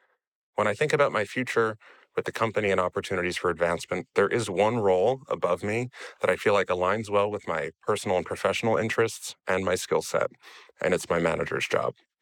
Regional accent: United States; now in Amsterdam, Netherlands; I'm an American expat currently living in Amsterdam in the Netherlands.

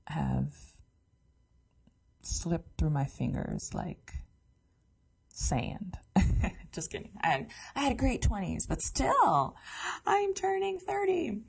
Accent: Detroit, Michigan, United States; growing up in the Metro Detroit area

